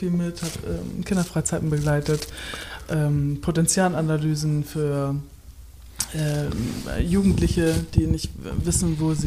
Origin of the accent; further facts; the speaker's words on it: Kellinghusen, Schleswig-Holstein, Germany; Aufgewachsen bin ich in Kellinghusen. 8000 Einwohner, Kreis Steinburg. Ja, Punkt, das war's. Also kleine Stadt, sehr ländlich geprägt. Und bin in Itzehoe zur Schule gegangen.